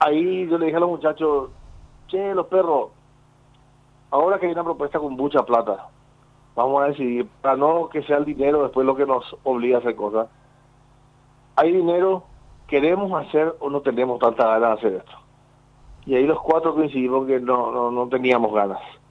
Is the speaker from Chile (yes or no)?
no; Paraguay; Un saludo a todos los paraguayos a lo largo y ancho de nuestro querido país.